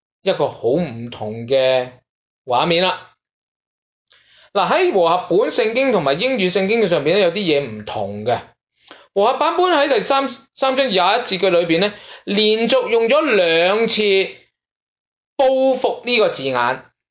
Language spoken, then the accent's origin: Cantonese; Guangdong, China; 我哋广东人都有句说话